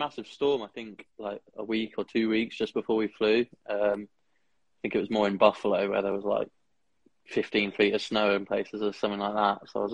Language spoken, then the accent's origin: English; South East England, United Kingdom; I'm from Kent.